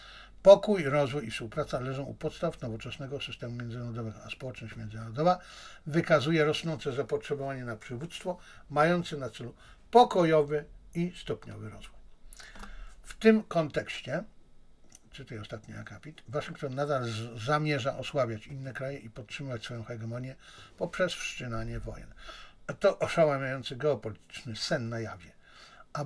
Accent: China; To, że ja jestem Chińczykiem, że jestem chińskim patriotą, nie oznacza, że ja nie mogę mieć innego punktu widzenia niż politycy z Pekinu.

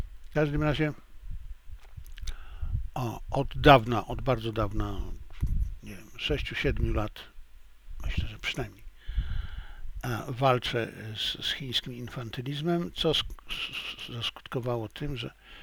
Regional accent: China; now in Poland; mimo tego, że jestem Chińczykiem, uważam się za Chińczyka

